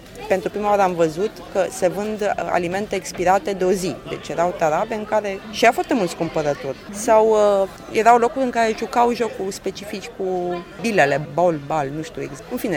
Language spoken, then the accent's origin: Romanian; Cluj-Napoca, Cluj County, Romania; În copilăria mea la Cluj era unul așa care avea o aură magică